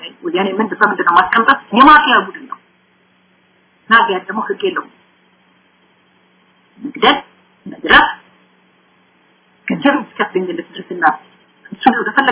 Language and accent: Amharic; Gondar, Amhara, Ethiopia; ወልጅ ያደኩት ጎንደር ከተማ